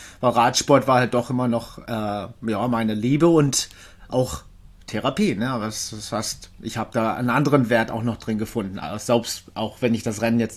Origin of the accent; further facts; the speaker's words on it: Hanau, Hesse, Germany; born there; ich bin eigentlich in Hanau geboren, Frankfurt, komplett ganz andere Gegend. Und dann in Deutschland tausendmal umgezogen, weil mein Vater war Küchenchef. Aber man kann mich doch als Freiburger irgendwie, ja, beschimpfen, sozusagen.